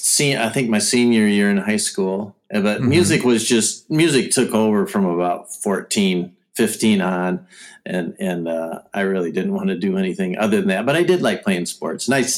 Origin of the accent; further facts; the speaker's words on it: Mackinac Island, Michigan, United States; I'm actually from Northern Michigan. I don't know if anybody's ever heard of Mackinac Island